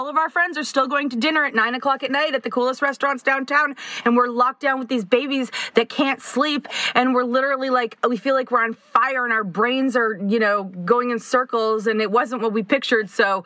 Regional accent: Toronto, Ontario, Canada; we are from Toronto, and we both ended up at the same high school, a high school that is currently like 5 minutes from our house. I still live around the corner from that high school.

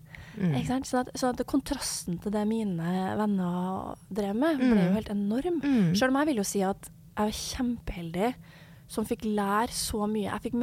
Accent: Levanger, Trøndelag, Norway; jeg kommer fra Levanger i Trøndelag

